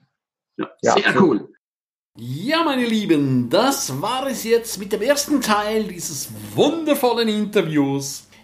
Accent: St. Moritz, Graubünden, Switzerland; Und ich sage auch immer, ich überwintere in meiner Heimat in St. Moritz.

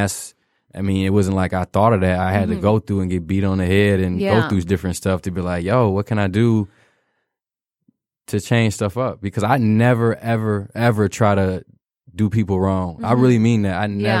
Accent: Detroit, Michigan, United States; now in suburbs of Detroit, United States; because I moved from Detroit to the suburbs, you know, so.

